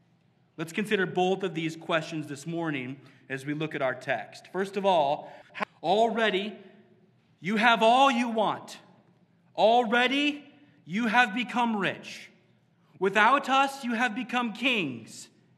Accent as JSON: {"language": "English", "region": "Iowa", "country": "United States", "tie": "born or raised there", "said": "Iowa nice is a cultural label that is sometimes used to describe the people of my home state."}